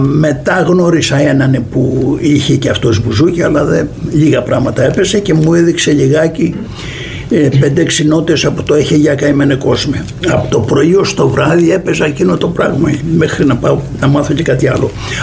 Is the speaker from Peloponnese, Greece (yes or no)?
yes; Kalamata, Peloponnese, Greece; Κατάγω από την Καλαμάτα.